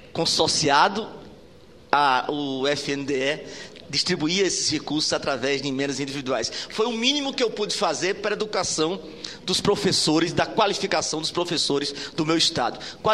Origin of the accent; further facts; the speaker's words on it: Paraíba, Brazil; Eu venho da Paraíba.